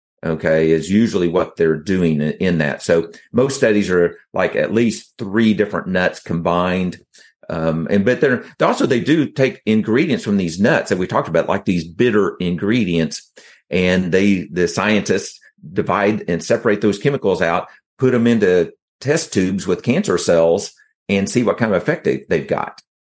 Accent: Oklahoma, United States; accent: Okie

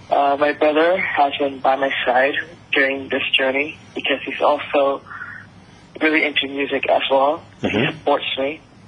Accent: Yangon, Yangon Region, Myanmar; So I'm from Yangon, Myanmar, but I just came back after graduating high school to my country

